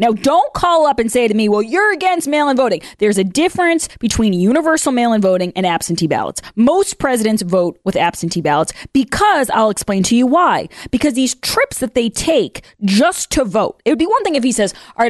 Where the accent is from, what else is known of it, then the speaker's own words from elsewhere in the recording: United States; And that to me, as an American, is insulting.